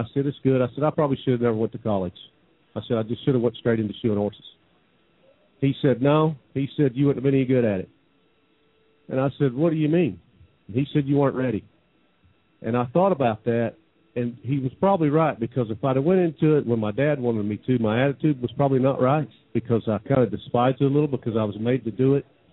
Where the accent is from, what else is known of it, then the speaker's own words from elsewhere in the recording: Oklahoma, United States; I don't know. I've lived there almost all my life.